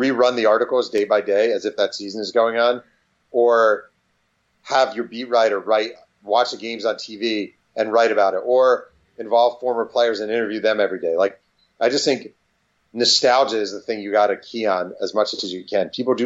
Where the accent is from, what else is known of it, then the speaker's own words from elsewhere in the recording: New York, United States; I mean, I'm a New Yorker and I was there in New York